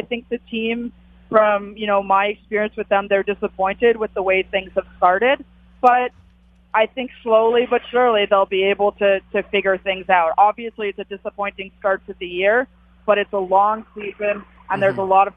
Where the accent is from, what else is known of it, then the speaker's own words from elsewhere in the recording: Montreal, Quebec, Canada; I used to work in Montreal. So as I said before, I'm from Montreal.